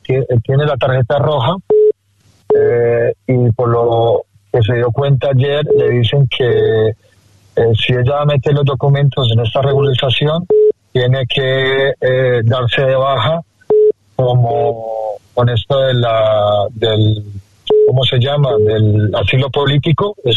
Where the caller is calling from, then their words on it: Fuenlabrada, Community of Madrid, Spain; de Fuenlabrada.